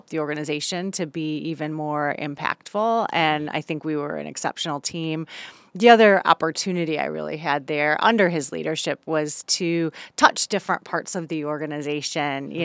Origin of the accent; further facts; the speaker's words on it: Hillsdale, Michigan, United States; So I grew up in Hillsdale, Michigan. So the great news from being from Michigan, we've got our hands as our map.